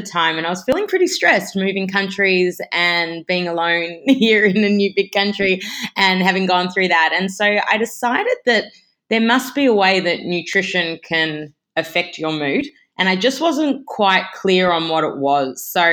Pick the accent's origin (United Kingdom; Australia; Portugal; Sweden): Australia; moved away as an adult; now in United States; So I'm an Australian registered dietitian